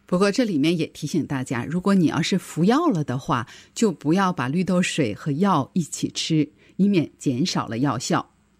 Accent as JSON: {"language": "Chinese", "country": "China", "said": "当然我们中国人也很会运用它"}